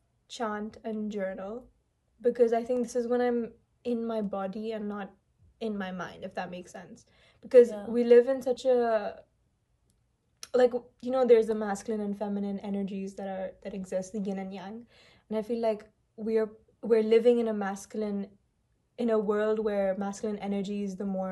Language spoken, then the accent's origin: English; Bahrain; So I'm from Bahrain, and back then I had my GCSEs going on.